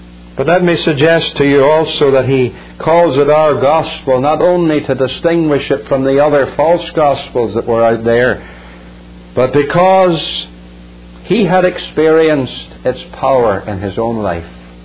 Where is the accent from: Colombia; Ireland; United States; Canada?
Ireland; and being an Irishman, I'm no expert in English grammar.